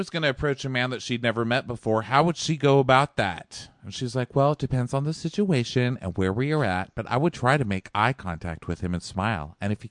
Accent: Naples, Florida, United States; I'm from Naples, Florida.

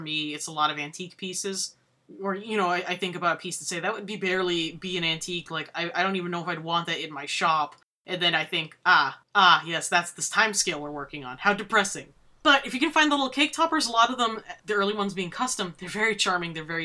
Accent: Massachusetts, United States; I grew up in Massachusetts, there's only so much you can hear about it before it just becomes a historical fact.

